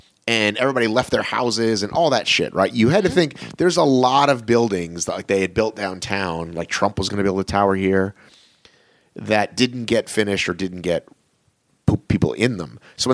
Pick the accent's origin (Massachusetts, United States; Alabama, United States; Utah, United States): Massachusetts, United States; Boston; I grew up here. I'm from Boston.